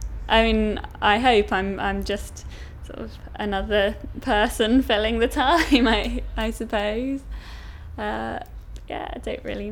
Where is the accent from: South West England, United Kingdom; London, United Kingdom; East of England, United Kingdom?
South West England, United Kingdom; Saltash; also born or lived in Exeter / Plymouth; now in Bristol, United Kingdom; I grew up in Saltash, which is in Cornwall, just near Plymouth. And then I went to uni up in Exeter, but then moved back down to Plymouth after that. So I spent most of my life in and around Plymouth, and then only moved up to Bristol recently.